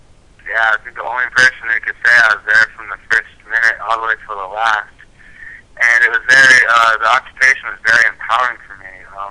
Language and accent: English; Rosebud Indian Reservation, South Dakota, United States; I realized I'm from Rosebud Indian Reservation. I'm Sichanku